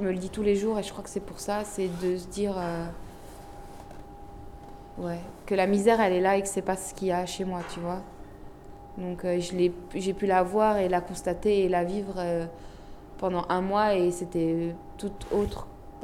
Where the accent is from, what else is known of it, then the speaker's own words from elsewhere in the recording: Morocco; Oui, je suis humaine, oui, je suis marocaine.